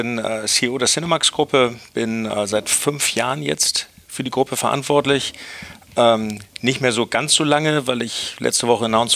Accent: Hamburg, Germany; Ich bin in Hamburg aufgewachsen, in einem Umfeld.

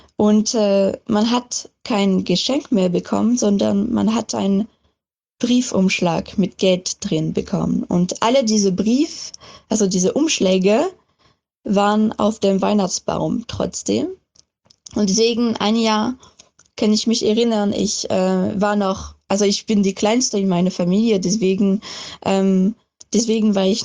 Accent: France; German is a second language; und ich komme ursprünglich aus Frankreich. Ich bin auch da aufgewachsen.

